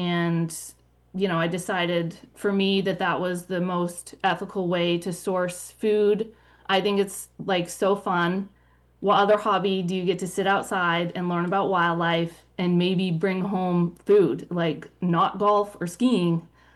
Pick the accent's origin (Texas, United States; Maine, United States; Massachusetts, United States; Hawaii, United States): Maine, United States; Machias; I grew up in Machias and seemed like everyone else I knew deer hunted, but my folks didn't.